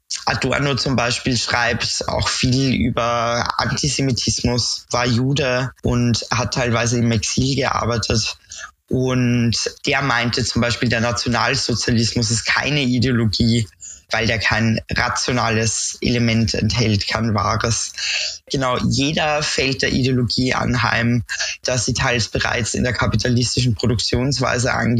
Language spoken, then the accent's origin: German; Austria; now in Leipzig, Germany; Wie man an meinem Dialekt hören kann, ursprünglich aus der Nähe von Wien. Genau, wohne aber in Leipzig schon seit etlichen Jahren.